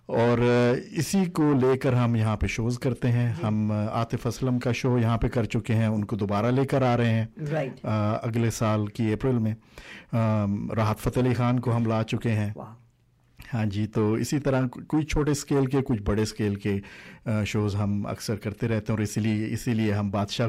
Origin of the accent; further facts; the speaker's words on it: Belgium; Hindi is a second language; moved away as an adult; now in Canada; मैं initially masters के लिए आया था, मैं बेल्जियम में बड़ा हुआ हूँ और बेल्जियम से यहाँ मास्टर्स के लिए आया था, और उसके बाद फिर ज़िंदगी चलती गई और यहाँ पे परमानेंट रेजिडेंसी ले ली, फिर कैनेडियन सिटीज़न हो गए।